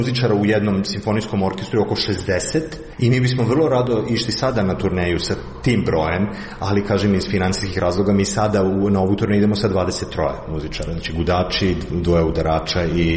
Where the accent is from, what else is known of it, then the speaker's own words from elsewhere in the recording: Belgrade, Serbia; moved away as an adult; now in Berlin, Germany; ja sam rodom iz Beograda, ali živim već 20 godina u Berlinu